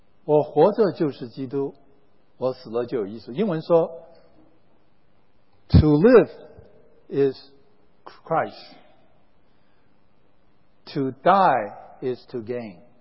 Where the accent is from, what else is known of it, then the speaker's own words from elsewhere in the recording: China; 我们中国人因为从小不读莎剧，我们不晓得